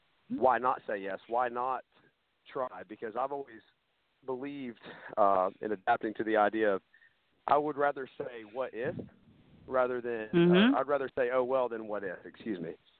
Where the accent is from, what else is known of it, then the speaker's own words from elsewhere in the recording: Tennessee, United States; I am actually from the Great Smoky Mountains of East Tennessee